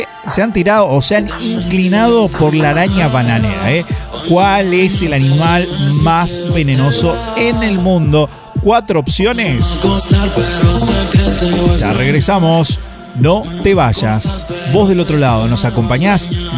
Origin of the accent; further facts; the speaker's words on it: Argentina; Yo soy de Argentina, ya está.